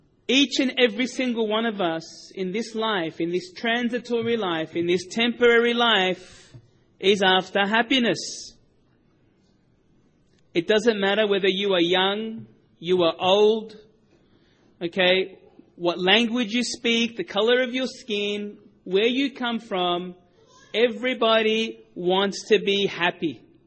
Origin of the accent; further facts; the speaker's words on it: Australia; being an Australian, I'm going to be talking about Australia, of course.